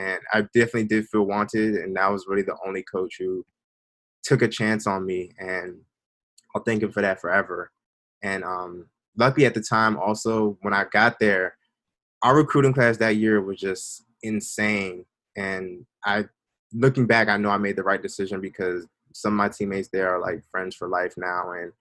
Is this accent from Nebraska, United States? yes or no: no; Maryland, United States; growing up in Prince George's County, a lot of kids are already Black.